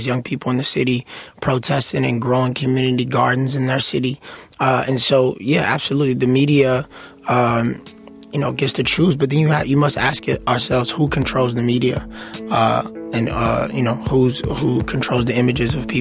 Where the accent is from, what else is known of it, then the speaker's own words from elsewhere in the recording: Chicago, Illinois, United States; I'm from Chicago. Every night there's a face that looks like mine on the news without fail.